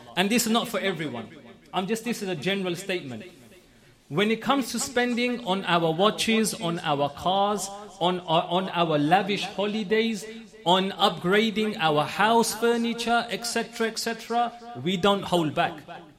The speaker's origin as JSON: {"language": "English", "town": "Forest Gate", "region": "London", "country": "United Kingdom", "said": "Gigi, I know I'm from Forest Gate, but just support me."}